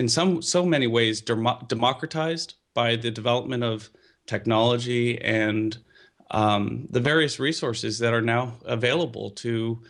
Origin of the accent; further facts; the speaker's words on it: Los Angeles, California, United States; Perhaps growing up in Los Angeles, where the billboards are larger than the actual buildings